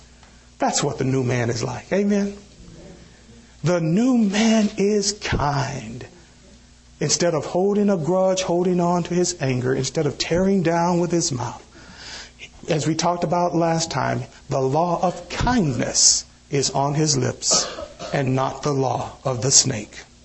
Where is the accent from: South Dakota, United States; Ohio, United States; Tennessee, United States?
Tennessee, United States; I grew up in Tennessee, close to the Tennessee River.